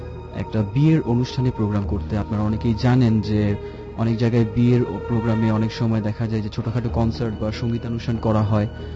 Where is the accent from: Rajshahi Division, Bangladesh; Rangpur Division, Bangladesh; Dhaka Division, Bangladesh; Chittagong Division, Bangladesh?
Dhaka Division, Bangladesh; Dhaka; আমি এসেছি ধানমন্ডির জিগাতলা থেকে। আমি আমেরিকান ইন্টারন্যাশনাল ইউনিভার্সিটি এআইইউবিতে বিবিএ ডিপার্টমেন্টে পড়ছি।